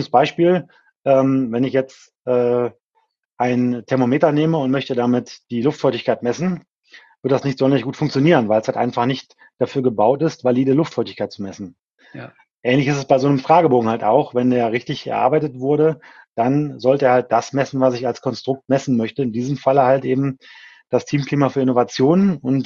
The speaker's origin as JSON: {"language": "German", "town": "Krefeld", "region": "North Rhine-Westphalia", "country": "Germany", "tie": "born or raised there", "said": "komme ich eben aus dem Umfeld der Hochschule Niederrhein, nämlich aus Krefeld, Niederrhein, also klassischer Niederrheiner"}